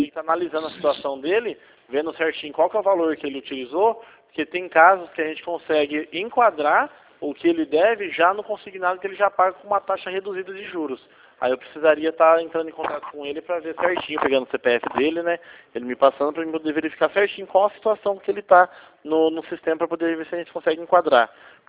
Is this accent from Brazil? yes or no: yes; Campinas, São Paulo, Brazil; Eu sou da cidade aqui de Campinas, em São Paulo